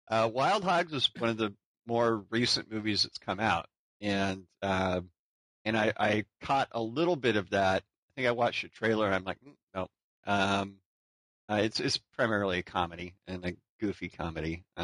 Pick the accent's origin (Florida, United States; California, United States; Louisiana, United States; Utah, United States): California, United States; because I grew up here in California.